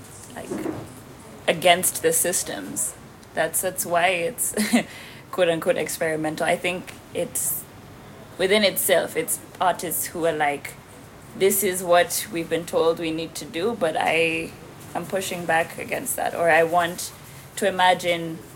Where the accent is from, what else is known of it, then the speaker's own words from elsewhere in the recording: Nairobi, Kenya; I am a composer from Nairobi, Kenya. Although I spend my time between New York, Maryland, during this pandemic, and Nairobi.